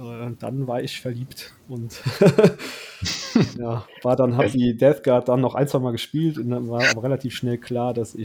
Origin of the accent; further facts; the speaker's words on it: Luxembourg; Ich komme ursprünglich aus Luxemburg und da gab es halt keinen Warhammer-Laden oder ähnliches.